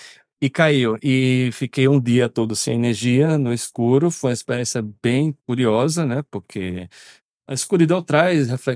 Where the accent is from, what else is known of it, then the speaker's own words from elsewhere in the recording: Northeast Region, Brazil; Eu tenho a obrigação, como nordestino, ter uma rede em casa.